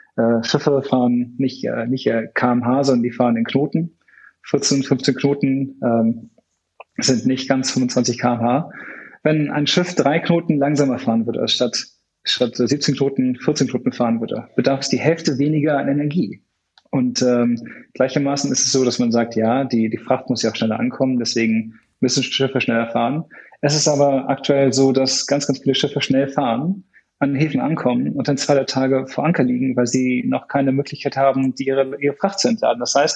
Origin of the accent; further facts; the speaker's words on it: Hamburg, Germany; ich komme ursprünglich aus Hamburg